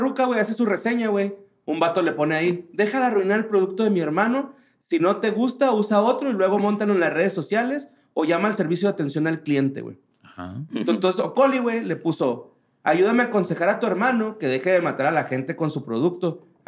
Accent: northern Mexico, Mexico; Como norteño, fuck you, güey.

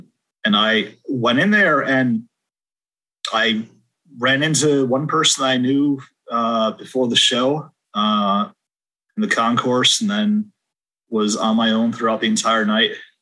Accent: West Hartford, Connecticut, United States; So I grew up in West Hartford, one town over

